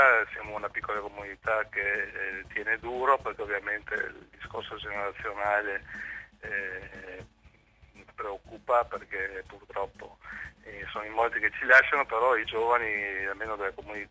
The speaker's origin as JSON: {"language": "Italian", "town": "Trieste", "region": "Friuli-Venezia Giulia", "country": "Italy", "tie": "born there", "said": "Io ovviamente non sono esule di prima generazione, sono nato a Trieste nel 54"}